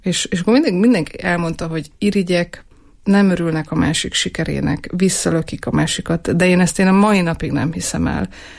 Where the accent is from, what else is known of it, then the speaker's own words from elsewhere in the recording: Eger, Heves, Hungary; born there; Egri születésű vagyok, de aztán elkerültem Egerből, 14 évet nem éltem itt, és aztán jött egy ilyen hívás, belső hívás, hogy vissza kell jönni